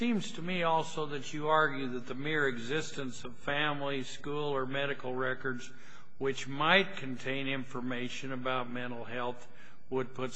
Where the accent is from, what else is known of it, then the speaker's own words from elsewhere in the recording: Idaho, United States; I don't know. I'm just from Idaho.